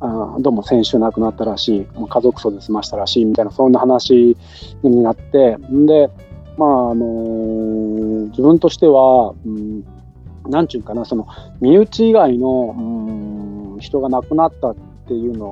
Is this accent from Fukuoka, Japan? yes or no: yes; Kanda, Fukuoka, Japan; 出身がね、福岡県の神田町出身なんですよね、私はね。